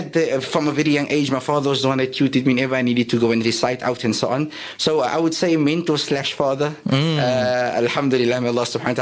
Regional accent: Cape Town, Western Cape, South Africa; I was born in the area of Colorado Park in Mitchell's Plain.

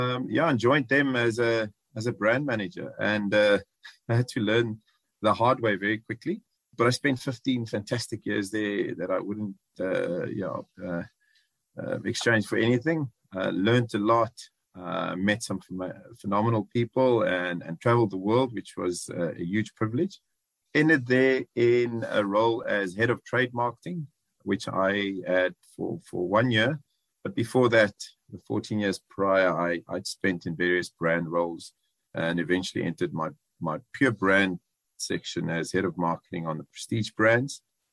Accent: George, Western Cape, South Africa; I grew up in George, so a small town boy, then moved to varsity, and I decided to go and have a look at the big city lights.

